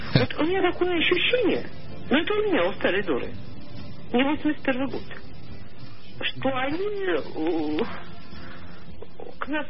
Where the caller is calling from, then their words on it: Moscow, Russia; я звоню из Москвы